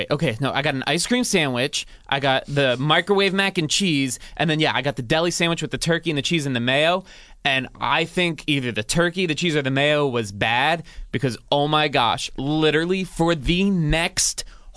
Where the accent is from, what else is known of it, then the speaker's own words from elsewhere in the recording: New Jersey, United States; So I'm originally from New Jersey, and they have like this convenience slash gas station store called Wawa.